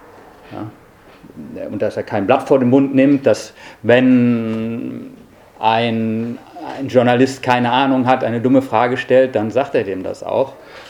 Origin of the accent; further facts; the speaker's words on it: Mettingen, North Rhine-Westphalia, Germany; Ich bin ja in Mettingen aufgewachsen, also hier ganz in der Nähe.